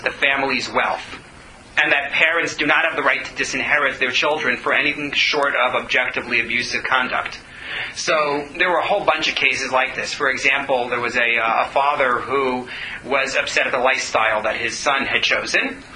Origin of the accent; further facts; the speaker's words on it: United States; I was floored because I'm an American. And as an American, it's like, well, it's my money